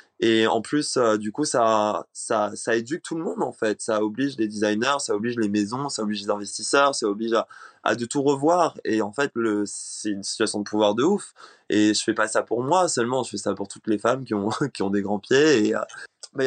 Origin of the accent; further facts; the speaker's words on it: Réunion, France; J'ai grandi à La Réunion, donc je viens d'une île, elle est loin, c'est une île française.